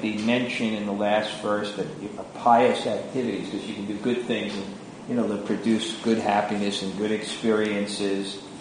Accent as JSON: {"language": "English", "region": "the South", "country": "United States", "accent": "southern", "said": "forgive my southern accent. I got it, it's really hard."}